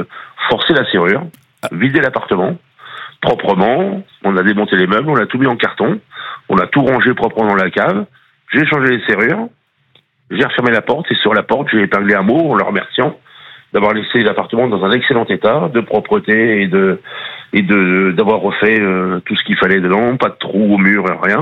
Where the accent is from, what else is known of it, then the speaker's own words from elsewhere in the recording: Reims, Grand Est, France; Mais je suis de Reims